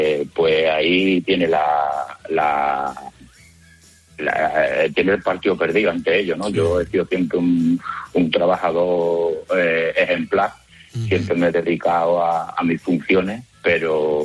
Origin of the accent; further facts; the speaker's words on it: Málaga, Andalusia, Spain; Yo soy una persona que soy de Málaga, de Málaga, y te llamo desde Málaga